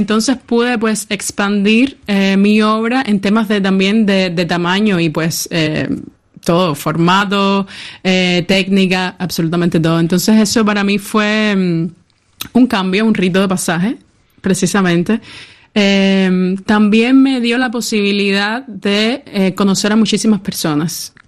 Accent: Havana, Cuba; con fibras que pudiera conseguir en La Habana, que es de donde soy, donde vivo.

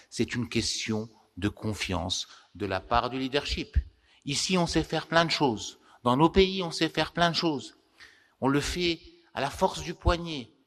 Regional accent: Morocco; La première chose que nous avons constatée, notamment chez nous, au Maroc, c'est la confiance.

